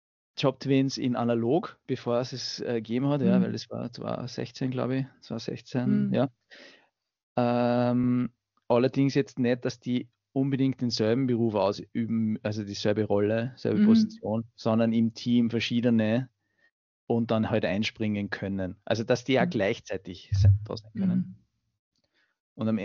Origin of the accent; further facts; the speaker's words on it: Steyr, Upper Austria, Austria; now in Vienna, Austria; Ich bin aus Oberösterreich, Steyr, und war in Wien studieren und arbeiten.